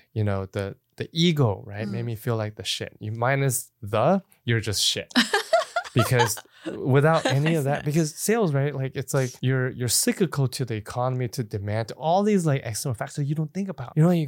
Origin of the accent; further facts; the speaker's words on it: Arcadia, California, United States; I grew up in Arcadia.